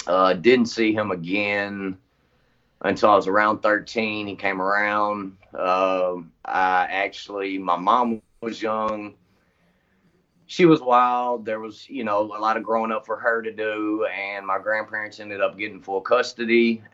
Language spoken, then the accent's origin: English; Nashville, Tennessee, United States; So I grew up in East Nashville.